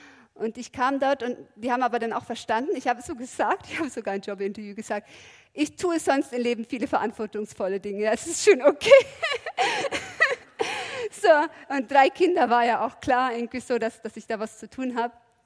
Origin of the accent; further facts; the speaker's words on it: Norway; German is a second language; ich komme aus Norwegen